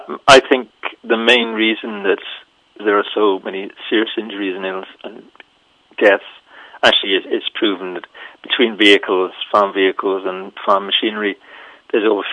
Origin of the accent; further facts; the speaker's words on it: Wales, United Kingdom; when I was young, and again, I grew up in the Welsh hills and farms are all around me